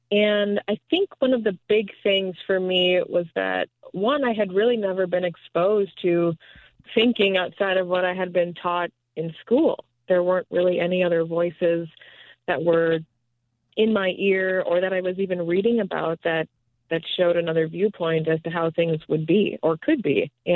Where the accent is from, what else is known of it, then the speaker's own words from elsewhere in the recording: Wisconsin, United States; I am actually from Wisconsin originally, so I did some campaign work for Russ Feingold when he was running.